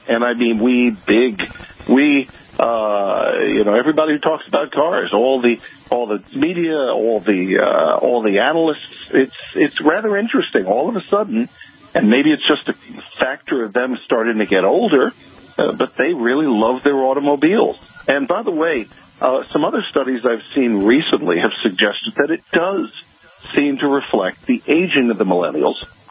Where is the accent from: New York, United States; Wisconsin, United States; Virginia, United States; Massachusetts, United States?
New York, United States; I'm originally from the New York area